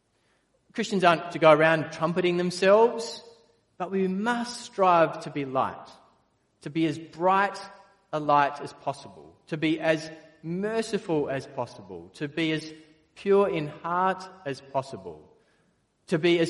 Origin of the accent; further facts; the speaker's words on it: Perth, Western Australia, Australia; In the 1980s, growing up in Perth, blackouts happened several times in winter, every winter.